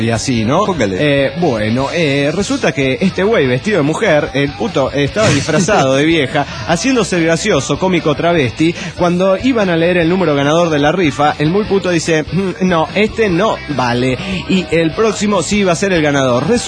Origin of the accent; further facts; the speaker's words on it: Hermosillo, Sonora, Mexico; de Hermosillo, Sonora, México.